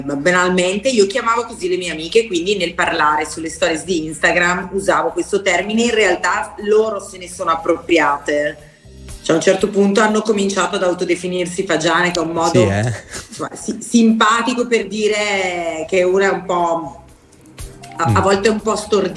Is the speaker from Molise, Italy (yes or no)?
no; Brescia, Lombardy, Italy; Sono di Brescia, lo so.